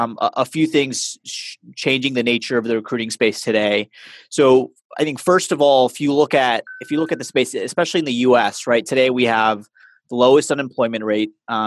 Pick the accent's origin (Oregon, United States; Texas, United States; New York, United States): Texas, United States; Dallas; So I'm originally from Dallas, Texas. I went to school at the University of Texas at Austin.